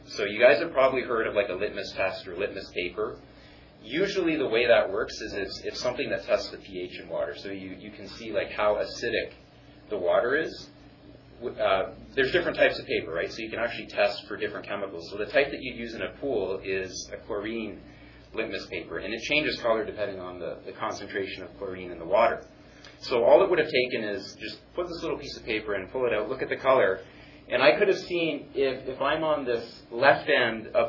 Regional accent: Canada; have I come all the way from Canada to give you guys a chemistry lesson?

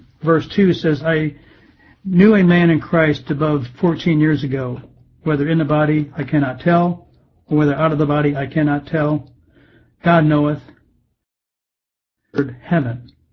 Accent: Westfield, Indiana, United States; And we're from Westfield, Indiana, where we say that the religious freedom is an oxymoron.

